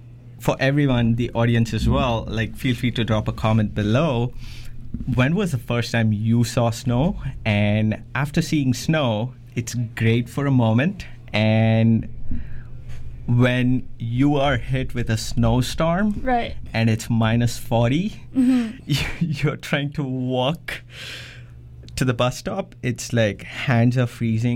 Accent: India; moved away as an adult; now in Canada; So I am from India. I moved here just as a student, like many of you would have been. And coming to Canada was very interesting.

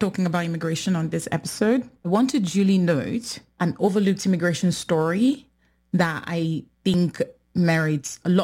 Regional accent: Nigeria; first language English

